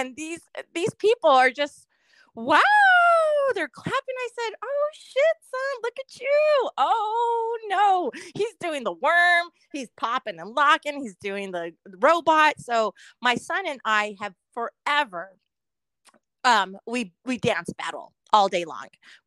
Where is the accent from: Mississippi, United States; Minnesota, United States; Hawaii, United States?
Hawaii, United States; I remember dancing with my brother and my cousins when I was younger in Hawaii